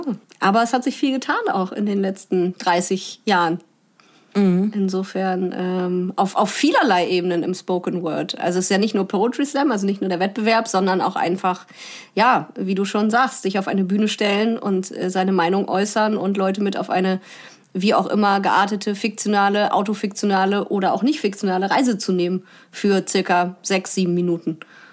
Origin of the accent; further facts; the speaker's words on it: Lower Saxony, Germany; born there; Ich komme gebürtig aus Ostfriesland.